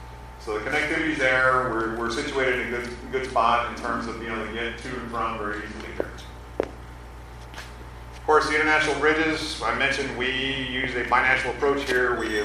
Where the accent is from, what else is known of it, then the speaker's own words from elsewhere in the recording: Texas, United States; When I mention I'm from South Texas, they say, well, you're from San Antonio.